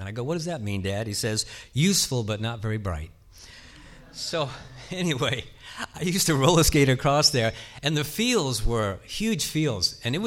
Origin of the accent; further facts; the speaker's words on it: New York City, New York, United States; born there; I was born in New York City, and my cousins lived in New Jersey, which is across the George Washington Bridge.